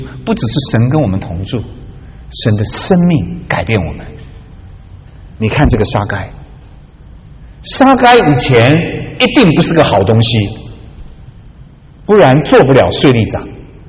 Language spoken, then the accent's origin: Chinese; China; 我告诉你，我们中国人有一个非常好的特点，好汉不吃眼前亏